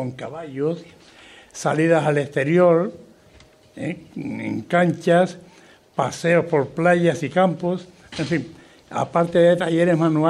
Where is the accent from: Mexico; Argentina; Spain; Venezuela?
Spain; Canary Islands; Yo le decía, de aquí, de Gran Canaria. Es decir, que mi acento, no sé por qué, ni siquiera se puede alinear con Gran Canaria.